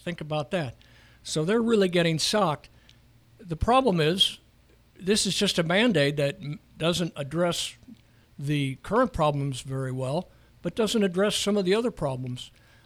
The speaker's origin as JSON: {"language": "English", "region": "Illinois", "country": "United States", "said": "particularly bad news coming from my home state, Illinois."}